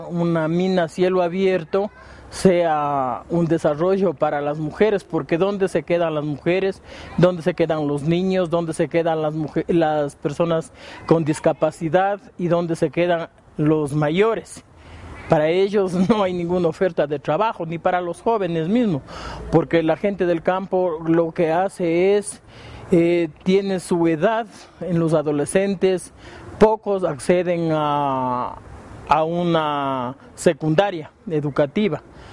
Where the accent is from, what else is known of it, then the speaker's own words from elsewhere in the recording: Cotacachi, Imbabura, Ecuador; vengo de la zona de Intag, Cantón Cotacachi.